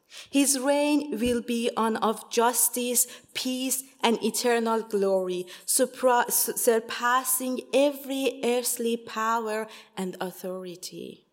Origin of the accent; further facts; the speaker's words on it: Iran; English is a second language; moved away; When I had to leave my home country, Iran, I cried out to God asking, "How is this possible? How can I live in another country without knowing the language or the culture?